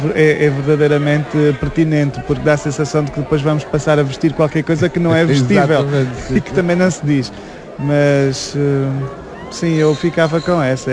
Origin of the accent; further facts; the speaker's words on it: Portugal; E eu acho que nós, enquanto portugueses aqui, vistos aqui este tijolo